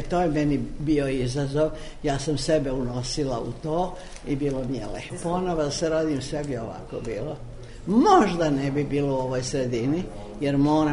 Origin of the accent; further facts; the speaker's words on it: Sarajevo, Federation of Bosnia and Herzegovina, Bosnia & Herzegovina; Ja sam znala da će to biti moja životna prekretnica jer sam došla iz Sarajeva